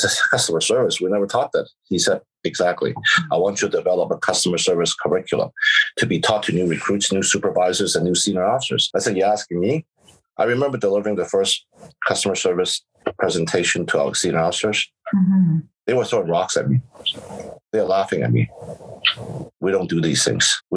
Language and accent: English; Toronto, Ontario, Canada; growing up in Toronto, I grew up in East York. I went to Cardinal Newman. So I was used to the mixed population.